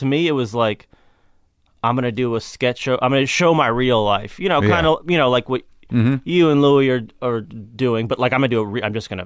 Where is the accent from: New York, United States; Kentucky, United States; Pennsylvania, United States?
Kentucky, United States; Yeah, I grew up in Kentucky. My family's mostly from Tennessee. Jews from Tennessee and Kentucky.